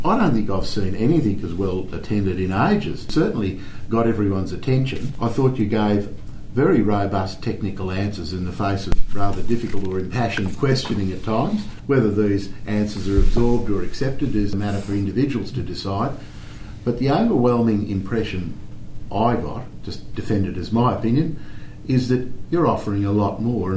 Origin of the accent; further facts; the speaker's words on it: Sydney, New South Wales, Australia; we come from Sydney, I don't have a lot of sympathy for